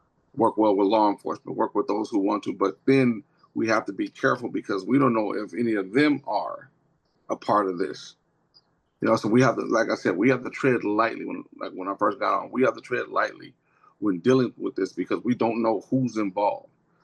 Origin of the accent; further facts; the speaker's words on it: Georgia, United States; Georgia, I'm a Georgia boy. I'm from Georgia myself, so.